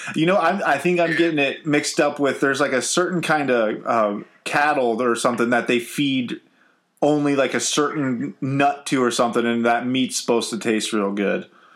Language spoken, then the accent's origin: English; Ohio, United States; Now, I am from Ohio.